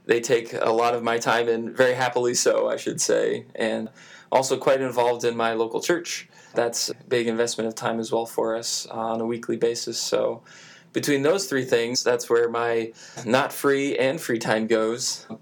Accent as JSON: {"language": "English", "region": "Illinois", "country": "United States", "tie": "born or raised there", "also_born_or_lived": "Minnesota", "said": "I was born in Minnesota and lived in central Illinois, northern Illinois, in several different towns all over the place there."}